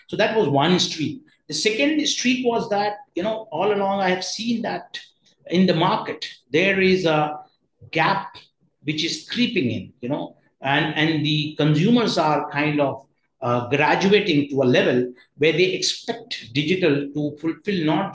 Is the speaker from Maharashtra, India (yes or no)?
no; Kolkata, West Bengal, India; I grew up in Calcutta and in a very multicultural area. You had Boris, you had Anglo-Indians, you had Chinese, you had Bengalis, and these were the multicultural community I interacted